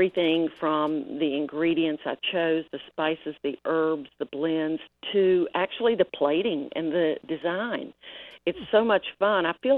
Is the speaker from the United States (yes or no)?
yes; West Virginia, United States; growing up in West Virginia.